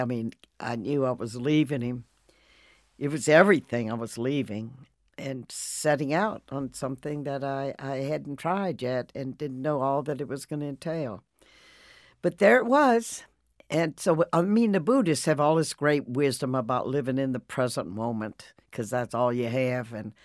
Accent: Louisiana, United States; Young Catholic child growing up in Louisiana, going to Catholic schools, pretty much being in the suburbs.

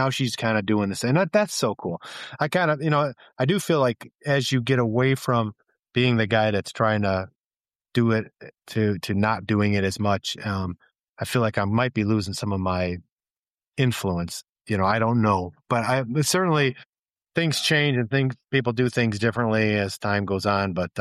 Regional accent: United States; born there; I was born here in the States, and she met my dad in Windsor, and they got married and moved over.

